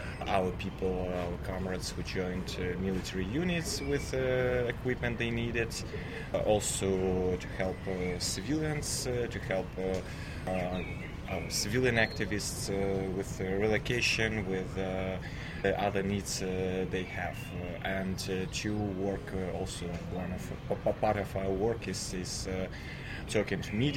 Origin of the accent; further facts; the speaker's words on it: Kyiv, Ukraine; English is a second language; now in Lviv, Ukraine; I'm from Lviv, but currently in I'm from Kyiv, but currently I'm in Lviv.